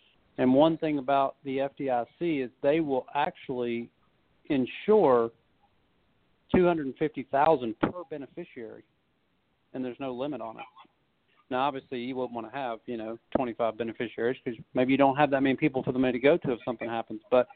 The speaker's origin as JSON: {"language": "English", "region": "North Carolina", "country": "United States", "tie": "born or raised there", "said": "Obviously, it's my home state. I live about 3 hours from there now. I used to live about an hour from there."}